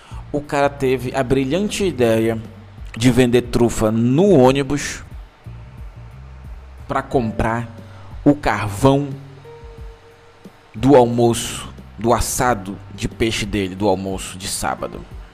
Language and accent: Portuguese; Manaus, Amazonas, Brazil; Pra quem não sabe, sou de Manaus.